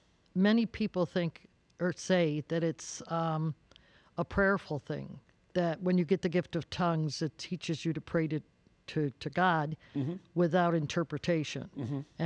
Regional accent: Buffalo, New York, United States; now in Auburn, United States; I was from Buffalo, New York. I'm from Auburn, Alabama now.

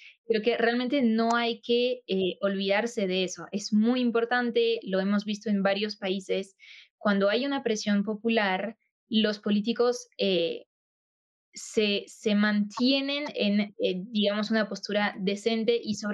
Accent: France; yo crecí en Francia, en un país en el que pues tengo nacionalidad, ¿no? Entonces también tengo la posibilidad de votar en Francia

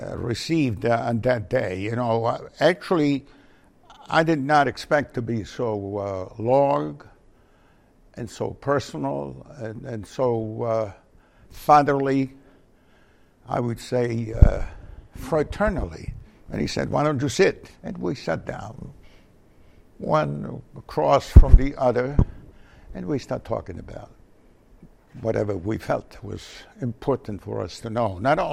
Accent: Bronx, New York, United States; The Bronx. I'm a kid from the Bronx. One day I was in a deli in the Bronx.

